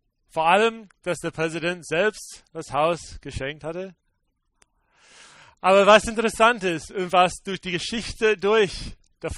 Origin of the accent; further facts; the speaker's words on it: United States; German is a second language; in den USA, wo ich aufgewachsen bin, meine Frau aufgewachsen bin.